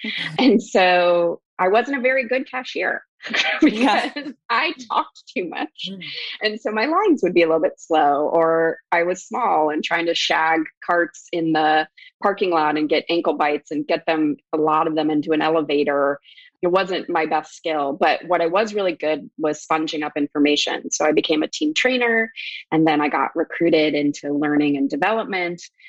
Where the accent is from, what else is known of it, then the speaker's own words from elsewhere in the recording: Midwest, United States; also born or lived in New York; I feel like I'm a New York girl in my heart in some ways, even though I grew up in the Midwest.